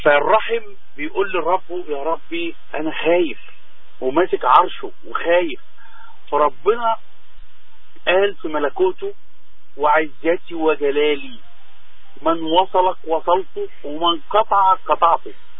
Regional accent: Egypt; في مثل صغير عندنا في مصر

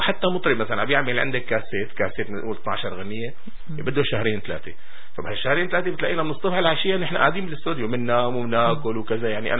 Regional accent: Syria; also born or lived in Egypt; أنا سوري بس إنه بمصر ما بيتقبلوا حدا. أنا اشتغلت بمصر مثلا.

